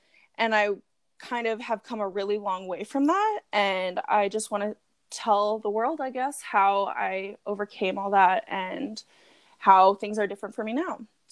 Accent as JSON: {"language": "English", "region": "California", "country": "United States", "tie": "born or raised there", "also_born_or_lived": "New Jersey", "said": "I grew up in Jersey. I have lived in Jersey, but I mainly grew up in and now live in Central Coast, California."}